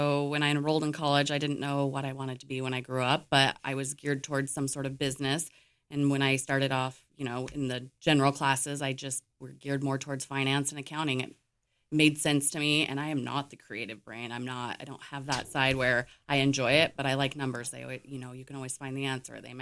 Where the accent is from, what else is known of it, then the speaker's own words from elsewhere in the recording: Wyoming, United States; also born or lived in Laramie; Born and raised in Wyoming. I came to Sheridan County in third grade, so I've been here a few years.